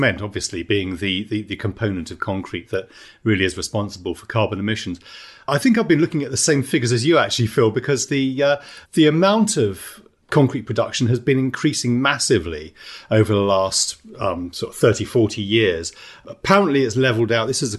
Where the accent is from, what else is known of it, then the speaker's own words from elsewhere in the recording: Margate, South East England, United Kingdom; I grew up in Margate, and I seldom go back.